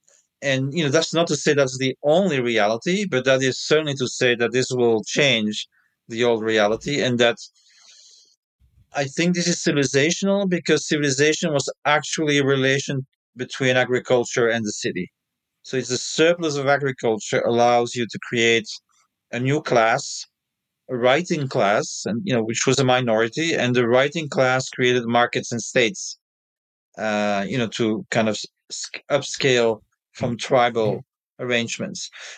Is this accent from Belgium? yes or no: yes; Belgium; English is a second language; now in Chiang Mai, Thailand; I'm from Belgium originally. I would say, unfortunately, I'm 66. Starts to count. And I live in northern Thailand